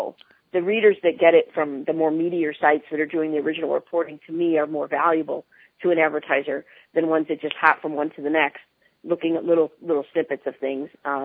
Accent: Chicago, Illinois, United States; I'm born and raised in Chicago, so I'm totally biased. I think it's, you know, an amazing city.

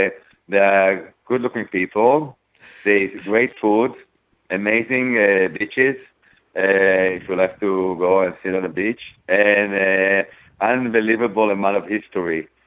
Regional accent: Tel Aviv, Tel Aviv District, Israel; So I can tell you that I was growing up in a very safe environment in Tel Aviv

